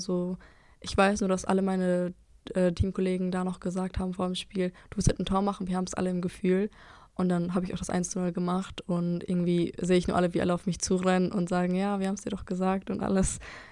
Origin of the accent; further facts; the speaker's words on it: Albania; mein Heimatland noch ein bisschen zu genießen